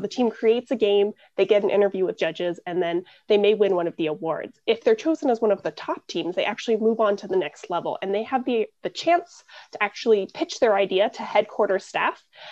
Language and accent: English; Tucson, Arizona, United States; So I actually started out as a student in high school on a team. I'm from Tucson, Arizona.